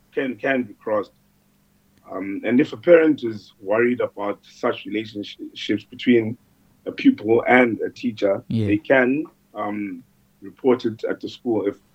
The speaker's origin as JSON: {"language": "English", "region": "Eastern Cape", "country": "South Africa", "said": "I'm originally from Transkei, which is far down in the Eastern Cape"}